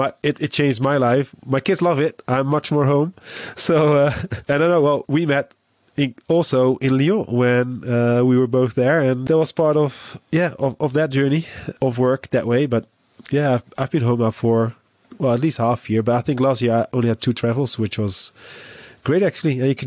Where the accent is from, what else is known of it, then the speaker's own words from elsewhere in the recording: Netherlands; I'm from the Netherlands.